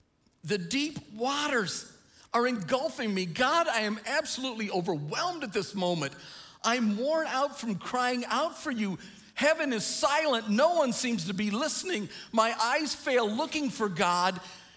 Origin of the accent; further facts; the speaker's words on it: Princeton, Illinois, United States; Now, I grew up in the First Christian Church of Princeton, Illinois.